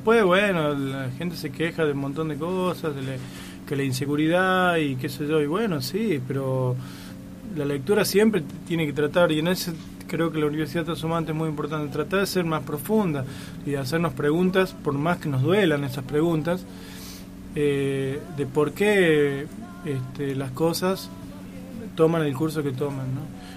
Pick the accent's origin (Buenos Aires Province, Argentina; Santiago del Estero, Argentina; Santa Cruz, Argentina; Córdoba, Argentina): Santiago del Estero, Argentina; born there; un músico que nació en un lugar muy musical, diría, muy folclórico, como es mi pueblo, como en general la provincia de Santiago del Estero.